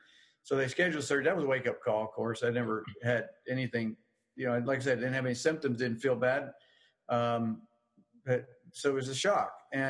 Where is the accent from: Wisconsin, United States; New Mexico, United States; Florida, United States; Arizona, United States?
Florida, United States; now in South Carolina, United States; And when we moved to South Carolina, I'm from South Florida.